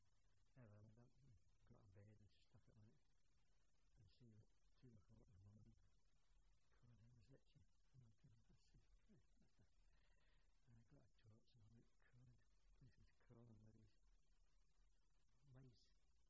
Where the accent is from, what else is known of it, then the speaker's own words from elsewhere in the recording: Scotland, United Kingdom; Being a Scotsman